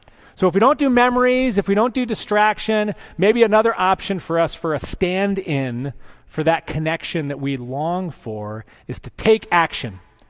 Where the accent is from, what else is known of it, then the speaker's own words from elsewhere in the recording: Reno, Nevada, United States; And I grew up out in Reno, Nevada, and so we would go to visit my cousins in Southwest Michigan.